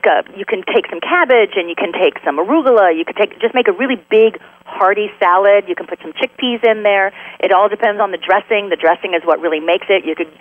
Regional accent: Delaware, United States; born there; also born or lived in Michigan; Philly fan because I was born in Delaware, so I lived there for a while, really close to Philly

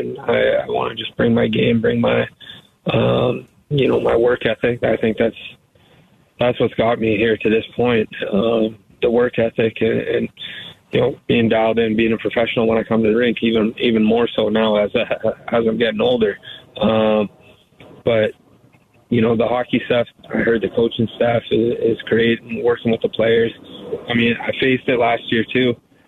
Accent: Minnesota, United States; I grew up here in Minnesota, basically, and going to leave a lot of good friendships behind

